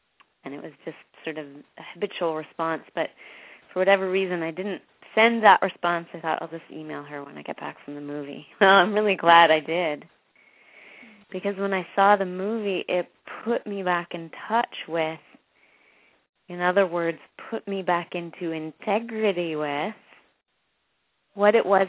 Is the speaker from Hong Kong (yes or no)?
no; Canada; now in United States; I'm from Canada, so I grew up in a medical health care system that was free. And now I'm working as a health care provider here in the States